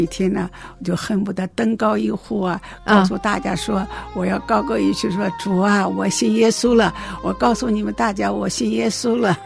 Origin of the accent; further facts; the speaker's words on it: Henan, China; 因为我们河南人都是觉得，我是感觉到大男人主义的